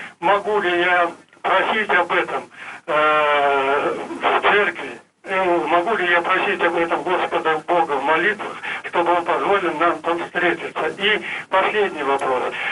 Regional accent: Tomsk Oblast, Russia; я из Томской области.

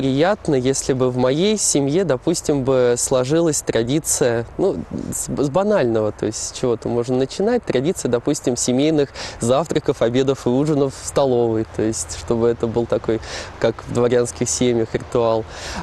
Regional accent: Rozhdestveno, Leningrad Oblast, Russia; Я родился здесь, в Рождественно. Здесь и учился, и здесь теперь и работаю.

